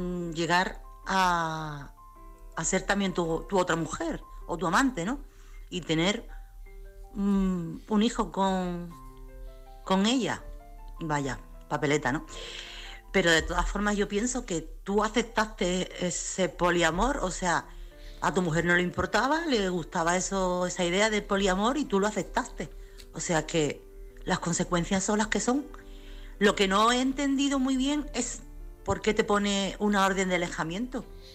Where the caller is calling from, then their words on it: Chiclana de la Frontera, Andalusia, Spain; corresponsal de Chiclana.